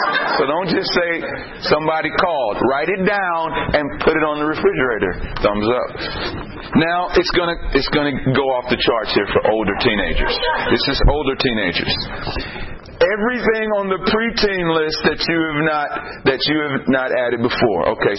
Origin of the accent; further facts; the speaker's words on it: Texas, United States; this happened a couple of times in Texas, I'm from Texas